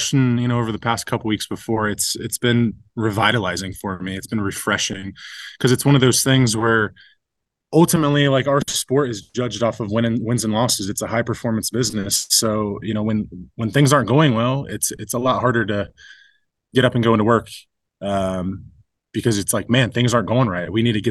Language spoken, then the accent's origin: English; Ohio, United States; I grew up in Ohio, so, like, I was always going to be watching the Lions game on Thanksgiving.